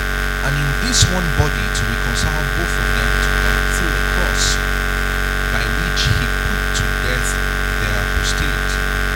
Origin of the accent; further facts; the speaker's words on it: Kogi, Nigeria; And then I said, I'm from Kogi State.